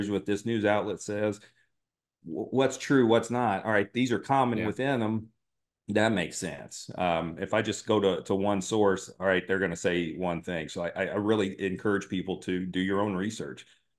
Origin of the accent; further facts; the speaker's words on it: Indiana, United States; I'm originally from Southern Indiana, which Southern Indiana is kind of coal country for that part of the state. A lot of coal mines, a lot of coal-fired power plants. I grew up on what used to be a former coal mine.